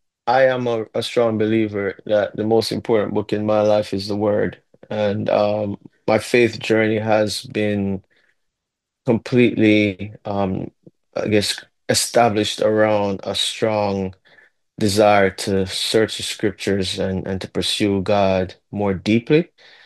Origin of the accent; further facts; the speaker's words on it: Mandeville, Manchester, Jamaica; also born or lived in Kingston; My faith journey started as a pastor's kid growing up in Jamaica. As you know, I'm born in Kingston, Jamaica, but was raised in Mandeville, Jamaica.